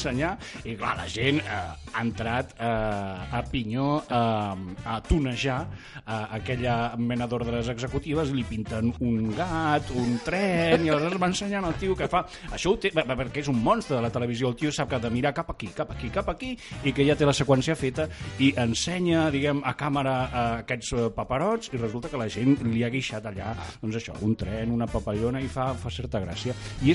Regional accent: Catalonia, Spain; Sóc català, però ja n'hi ha prou de parlar entre línies i la ironia i a tomar pel cul tot.

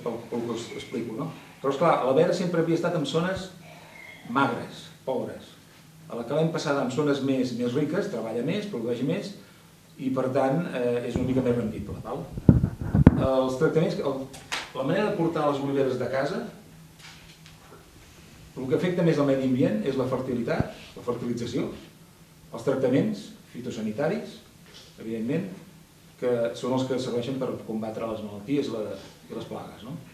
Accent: Catalonia, Spain; Bueno, sí, coneixem tots som de Sant Feliu.

